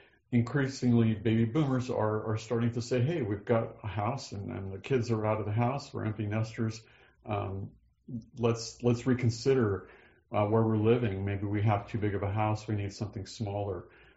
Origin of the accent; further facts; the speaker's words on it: Isleton, California, United States; I'm from Northern California, even though I live in Southern California. Don't hold that against me. I'm from the Sacramento River Delta. I grew up in Isleton.